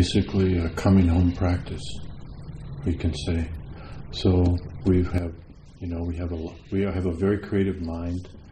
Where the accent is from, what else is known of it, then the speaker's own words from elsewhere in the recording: Wisconsin, United States; I'm from Wisconsin.